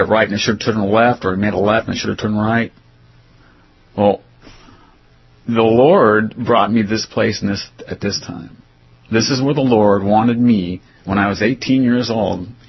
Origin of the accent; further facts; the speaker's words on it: California, United States; I'm from California. You know, this was like jerkwater town, man.